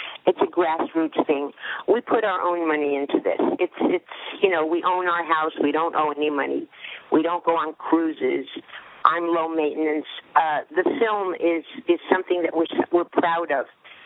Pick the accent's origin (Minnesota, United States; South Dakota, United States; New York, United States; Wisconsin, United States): New York, United States; Bronx; Well, I'm from the Bronx, so I make people laugh.